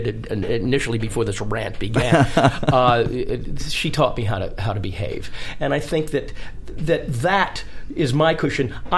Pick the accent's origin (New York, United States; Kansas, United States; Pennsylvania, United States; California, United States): Pennsylvania, United States; Lancaster; But I was involved in community theater in my hometown of Lancaster, Pennsylvania, and initially enrolled in a little dance class.